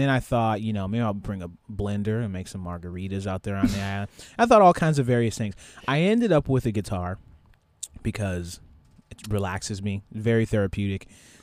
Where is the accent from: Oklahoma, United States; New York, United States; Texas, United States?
Oklahoma, United States; You know, I grew up in Oklahoma. We're hardy people.